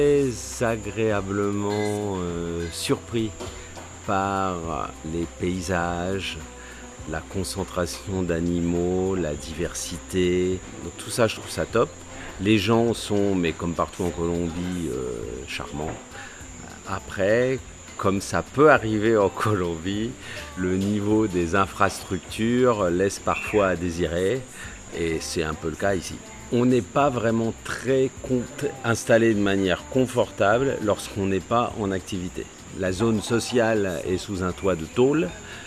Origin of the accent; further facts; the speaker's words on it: Paris, Île-de-France, France; je suis français, je viens de Paris.